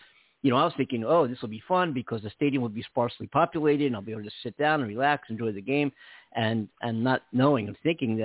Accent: Philadelphia, Pennsylvania, United States; now in Los Angeles, United States; I'm Philly's my hometown, but LA is my town now.

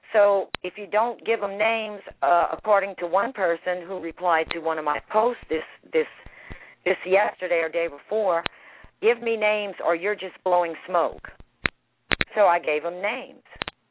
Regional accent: Louisiana, United States; I was born and raised in Louisiana. I'm a Cajun, also known as a Kunas. These people are my people.

